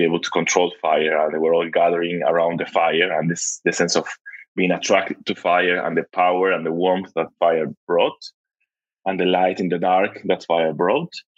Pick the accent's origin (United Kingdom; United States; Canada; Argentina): Argentina; I'm from Argentina, but I think of the heat of the summer